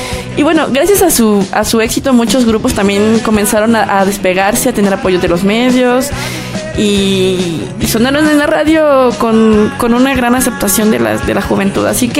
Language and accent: Spanish; Mexico; la primera banda masiva del país en México. Estamos hablando de una banda muy importante, icónica en mi país.